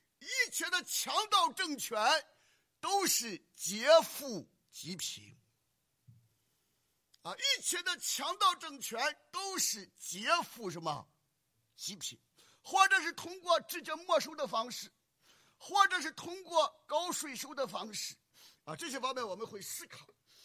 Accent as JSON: {"language": "Chinese", "region": "Shandong", "country": "China", "said": "所谓的打土豪什么 分田地，那都是我们山东人。"}